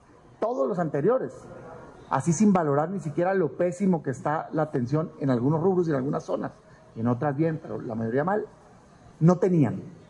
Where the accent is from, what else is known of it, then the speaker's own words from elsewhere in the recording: Mexico; porque somos mexicanos.